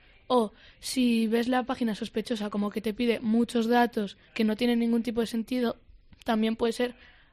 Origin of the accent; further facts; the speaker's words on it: Montejos del Camino, Castile and León, Spain; Es un pueblo de León perdido, ahí la Madre de Cristo, que no se conoce, que se llama Montejos del Camino.